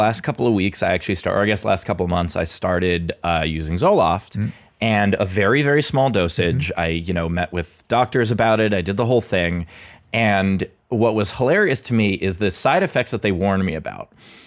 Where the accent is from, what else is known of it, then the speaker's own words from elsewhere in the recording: Queens, New York, United States; moved away as an adult; also born or lived in Los Angeles; now in Pittsburgh, United States; I grew up in Queens until I was 24, went to LA for a couple of years, came back to New York, and then lived in LA for 10 years. And now I live in Pittsburgh.